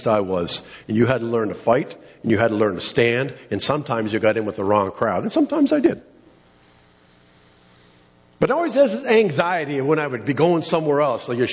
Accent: United States; I'm thankful, God, that I'm an American, that I can travel anytime that I want to.

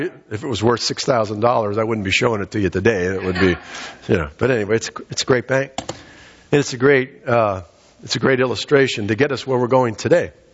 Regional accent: Titusville, Pennsylvania, United States; My brother and I were raised in Titusville, Pennsylvania.

